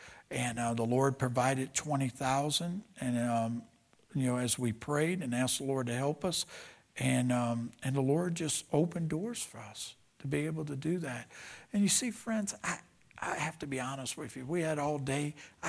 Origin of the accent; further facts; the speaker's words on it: New Orleans, Louisiana, United States; I'm from New Orleans, by the way.